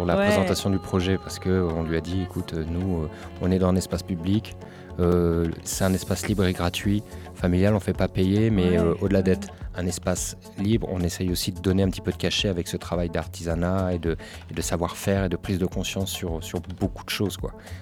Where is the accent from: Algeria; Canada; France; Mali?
France; Romorantin, Centre-Val de Loire; Moi, je viens de Romo et j'ai connu son oncle gamin.